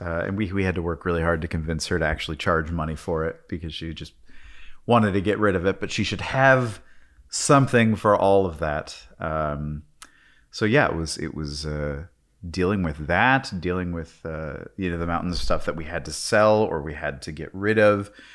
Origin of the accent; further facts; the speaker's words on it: York, Pennsylvania, United States; I have just recently gotten back from my hometown of York, PA, dealing with the death of my father